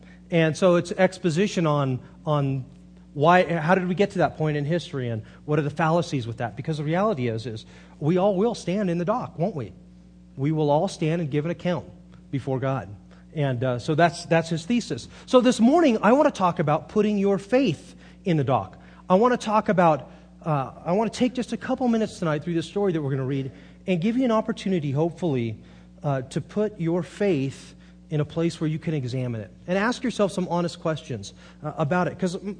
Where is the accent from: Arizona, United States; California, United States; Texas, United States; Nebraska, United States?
California, United States; Monterey; I'm from Monterey, and I miss the ocean, and I love boats. I grew up sailing